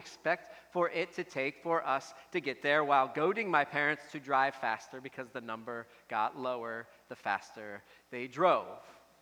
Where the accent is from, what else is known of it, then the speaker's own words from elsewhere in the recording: Philadelphia, Pennsylvania, United States; when I was a child, I grew up outside of Philadelphia, and we used to take a lot of family trips.